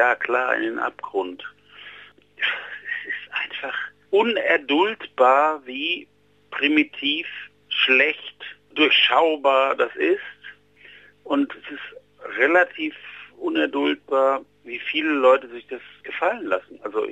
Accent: Germany; Ja, also ich bin in der Bundesrepublik Deutschland aufgewachsen und meine Oma war Schneiderin

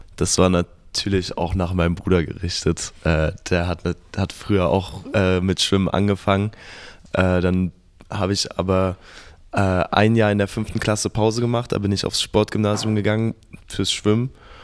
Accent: Erfurt, Thuringia, Germany; Ja, ich bin ja aus Erfurt, ich kenne Erfurt schon gut.

